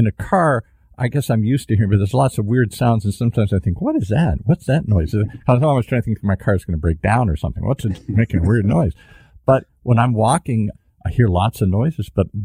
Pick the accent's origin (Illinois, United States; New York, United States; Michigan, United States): Michigan, United States; Detroit; I'm from Detroit, and if you went down and looked at some of these rundown abandoned factories, I don't know if you could drive up to them anymore.